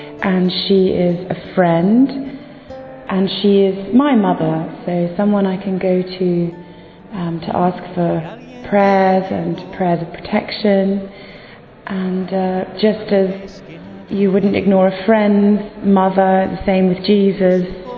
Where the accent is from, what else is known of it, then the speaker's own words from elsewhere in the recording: London, United Kingdom; I'm from London.